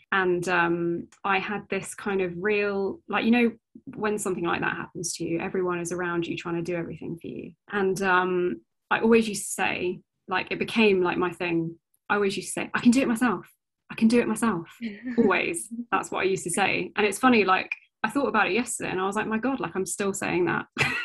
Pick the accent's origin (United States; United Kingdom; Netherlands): United Kingdom; So I'm fully Indian. That's kind of my heritage. But I was born and brought up here in the UK. And my parents kind of came here in the 70s.